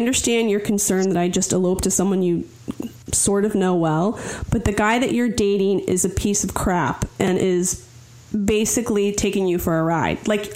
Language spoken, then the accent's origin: English; East Coast, United States; How many people do you know, since we're all from the East Coast, we know people who come from a ton of money, correct?